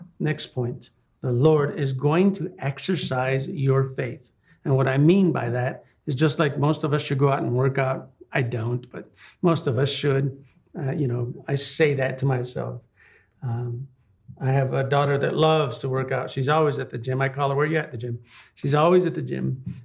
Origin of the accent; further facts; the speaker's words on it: New Mexico, United States; first language English; I was raised in New Mexico. My grandparents only spoke Spanish, but my dad and my mom, they wanted us to learn English